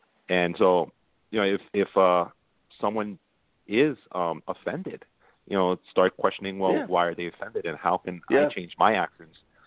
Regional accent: Brooklyn, New York, United States; I grew up in Brooklyn, Bushwick, and we were poor and I was on welfare and it was a crime ridden neighborhood.

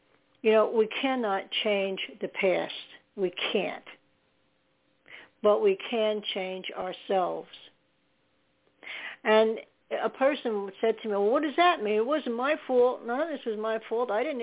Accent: Staten Island, New York, United States; also born or lived in Pearl River, New York; I was born in Pearl River, New York, and there was a nice lake up there. And then we moved to Staten Island a little after that, not long after, and that was horrific.

